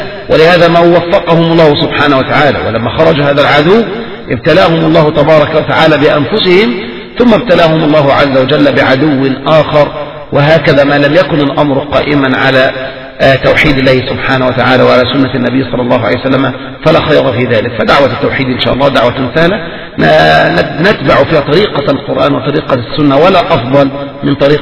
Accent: Egypt; أما الصلاة في الزاوية فالمراد بالزاوية عندنا في مصر

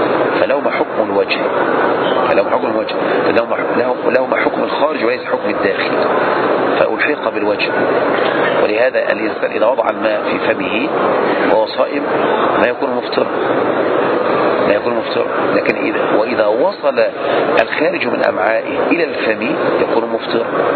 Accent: Egypt; كما هو جار عندنا في مصر

